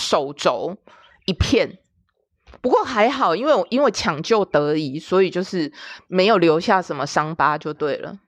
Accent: Taiwan; 因为我总不可能我一个台湾人，我跑去什么美国大使馆吧？

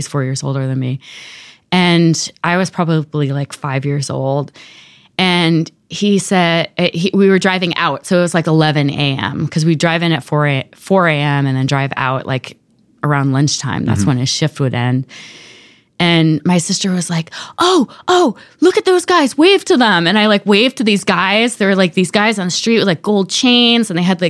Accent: Washington, D.C., United States; also born or lived in Atlanta, Georgia; So I lived outside of Washington, D.C. when I was in high school. And then, I was born in outside of Atlanta, Georgia, because my dad was always kind of moving to the big cities

